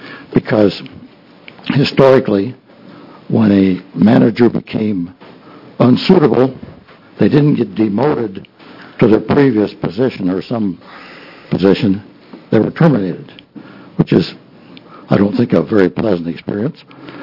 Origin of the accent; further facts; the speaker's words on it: Tigard, Oregon, United States; from Tigard, Oregon.